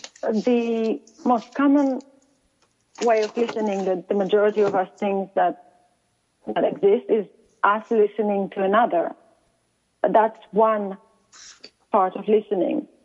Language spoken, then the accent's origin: English; Israel; So I was born and brought up in Israel.